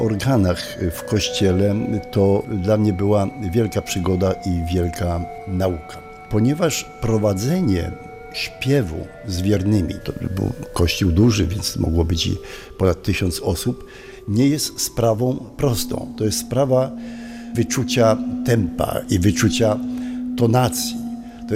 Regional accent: Sosnowiec, Silesian Voivodeship, Poland; No, wszystko się zaczęło w Sosnowcu, bo to jest moje rodzinne miasto. No, gdzie się urodziłem, gdzie chodziłem do szkoły muzycznej. Ja właśnie mieszkałem tam 30 lat.

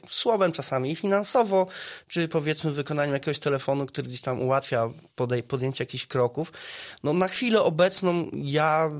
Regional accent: Wrocław, Lower Silesian Voivodeship, Poland; born there; now in Zielona Góra, Poland; z urodzenia jestem wrocławianinem, z serca już od dawna, od kilkunastu lat lubuszaninem, zielonogórzaninem.

